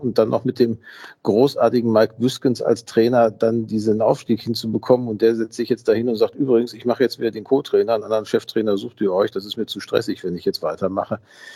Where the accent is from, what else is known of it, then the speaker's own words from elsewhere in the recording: North Rhine-Westphalia, Germany; Schunkeln ist nicht meine Musik, dass ich bin Westfale, kein Rheinländer.